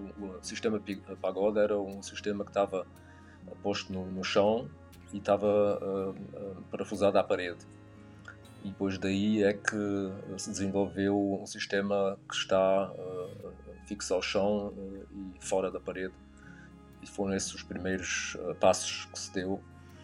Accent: Portugal; como sou português

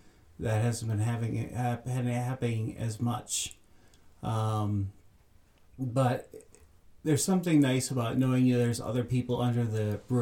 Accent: Wisconsin, United States; they were the priests that we had growing up in Door County.

